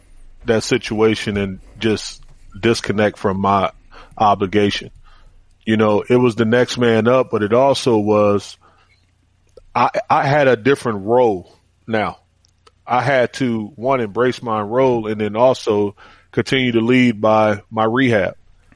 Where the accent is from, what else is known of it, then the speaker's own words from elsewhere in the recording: Milwaukee, Wisconsin, United States; And this is in my hometown in Milwaukee.